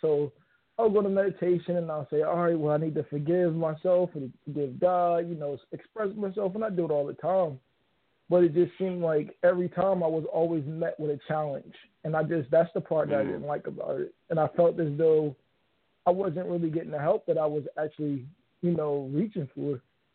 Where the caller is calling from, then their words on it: Virginia, United States; I'm calling from Virginia.